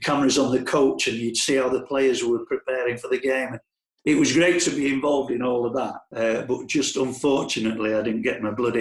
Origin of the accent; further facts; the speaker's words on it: Manchester, North West England, United Kingdom; when I was a little lad growing up in Woodhouse Park